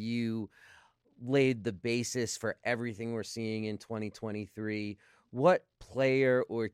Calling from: Baltimore, Maryland, United States; we're recording from Baltimore.

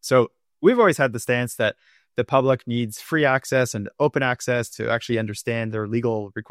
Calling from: Mill Valley, California, United States; I'm calling you from home, so just north of San Francisco in Mill Valley.

